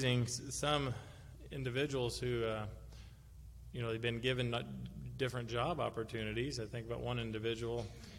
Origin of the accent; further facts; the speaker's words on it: Kentucky, United States; Maybe it's just because I'm from Western Kentucky.